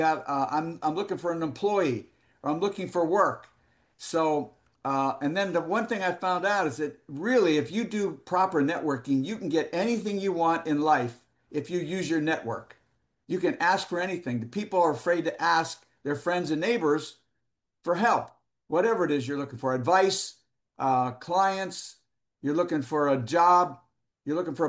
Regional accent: Youngstown, Ohio, United States; Like, I'm from Youngstown, Ohio.

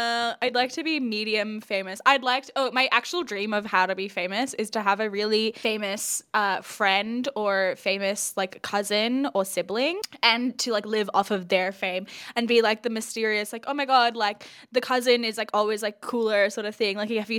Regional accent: India; For those listening and you've never listened before, I'm an Indian woman, all right?

